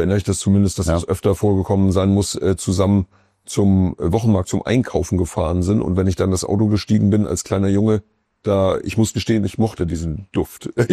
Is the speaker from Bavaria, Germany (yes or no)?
no; Schleswig-Holstein, Germany; weil man heute in Travemünde, ich bin da in der Nähe groß geworden